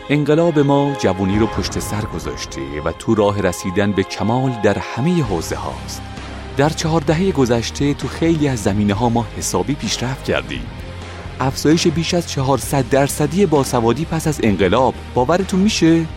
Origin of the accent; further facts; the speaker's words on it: Iran; من افتخار میکنم که ایرانی و ایرانی زاده ام. ایران وطنم و من عاشق این خاک.